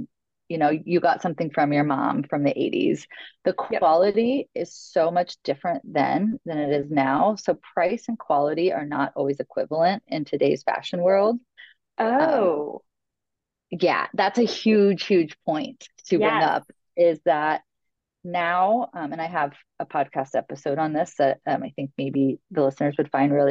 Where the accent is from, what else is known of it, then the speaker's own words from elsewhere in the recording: Logansport, Indiana, United States; in my hometown of Logansport, Indiana, they're not like traipsing around in like a great black suit, a designer handbag and pumps.